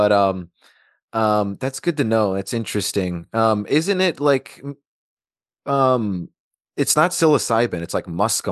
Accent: Alaska, United States; Growing up in Alaska in the summer season, there's a lot of Amanita that grows around.

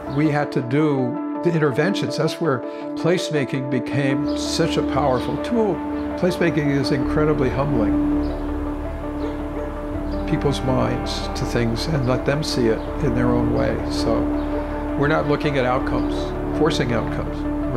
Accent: Plainfield, New Jersey, United States; born there; I was born in 1942 on November 2nd in Plainfield, New Jersey. I had free range. I delivered newspapers.

